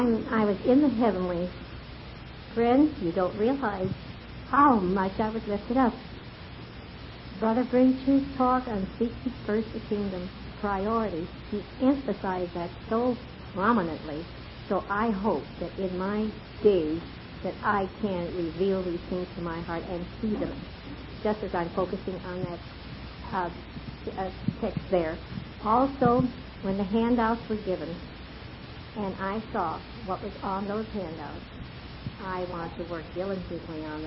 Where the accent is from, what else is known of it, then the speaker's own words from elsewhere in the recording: Los Angeles, California, United States; First, I am from Los Angeles